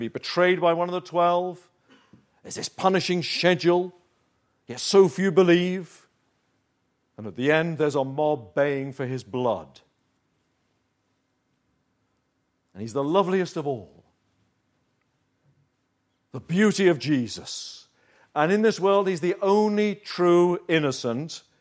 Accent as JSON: {"language": "English", "country": "United Kingdom", "said": "And, you know, Brits aren't, we're not too good at doing encouragement."}